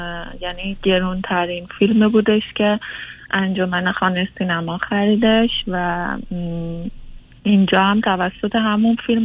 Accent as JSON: {"language": "Persian", "country": "Iran", "moved": "as an adult", "lives_now": "United States", "said": "من 34 سالمه، یک ساله که از ایران اومدم امریکا، توی خانواده 5 نفره، 2 تا خواهر بزرگتر دارم"}